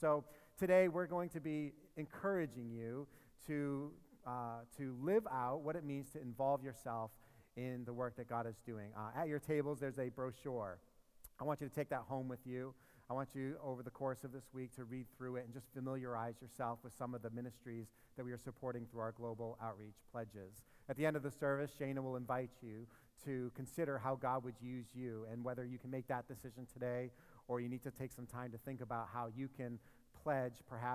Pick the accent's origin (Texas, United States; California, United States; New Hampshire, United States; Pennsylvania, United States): New Hampshire, United States; Nashua; I am actually from Nashua, New Hampshire, so I am practically an international guest today.